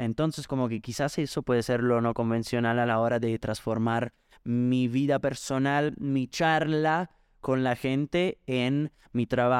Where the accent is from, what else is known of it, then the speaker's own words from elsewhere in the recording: Italy; Spanish is a second language; perdón, porque a veces con algunas palabras como que, siendo italiano, como que no la sé.